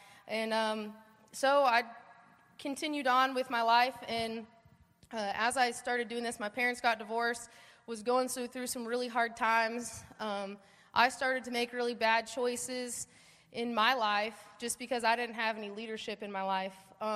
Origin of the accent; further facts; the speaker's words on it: Colorado, United States; moved away; as you can tell, I'm not from the South. I was born and raised in Colorado